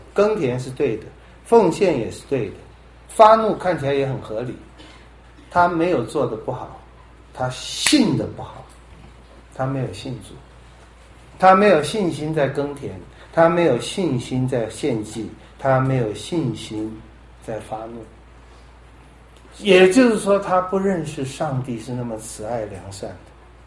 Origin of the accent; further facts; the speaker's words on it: China; 照我们现在这种我们中国人送红包，如果你的红包被退回了，那表示什么？